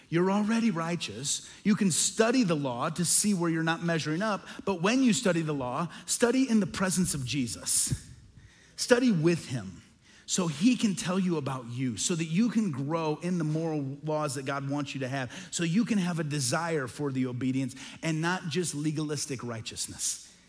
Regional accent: Midwest, United States; I grew up in the Midwest. Most of the people I hung out with were Roman Catholic.

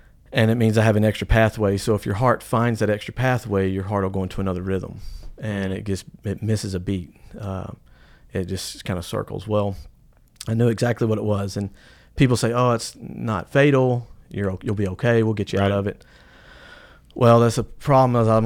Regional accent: Fayetteville, Georgia, United States; also born or lived in Decatur; I was born in Decatur, Georgia.

